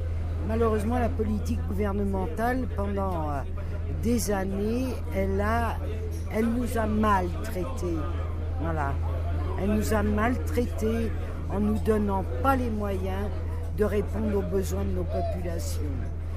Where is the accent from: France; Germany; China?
France; La Courneuve, Île-de-France; Moi, je suis de La Courneuve.